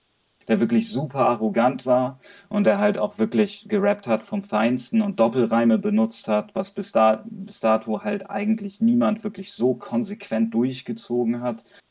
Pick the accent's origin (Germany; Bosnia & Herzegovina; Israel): Germany; Hamburg; Ich komme aus Hamburg. Ich bin ein bisschen älteres Semester. Habe ich dir vorhin schon gesagt im Vorgespräch, ich bin 37